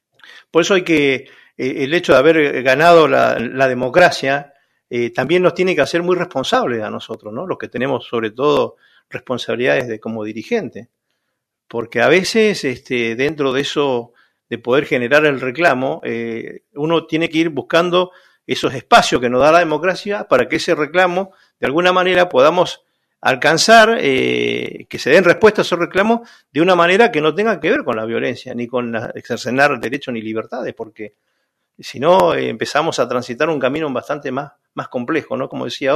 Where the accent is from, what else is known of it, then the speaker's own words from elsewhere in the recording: Río Gallegos, Santa Cruz, Argentina; yo, que soy nacido aquí en Río Gallegos, nos fuimos creciendo